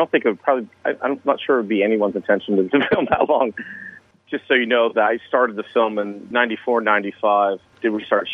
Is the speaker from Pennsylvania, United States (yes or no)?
yes; Pittsburgh, Pennsylvania, United States; I'm from Pittsburgh, Pennsylvania, and a friend of mine dragged me down there.